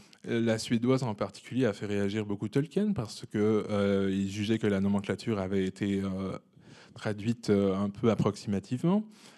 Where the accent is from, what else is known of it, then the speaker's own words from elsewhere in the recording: Quebec, Canada; évidemment je viens du Québec, j'ai une proximité plus grande avec l'anglais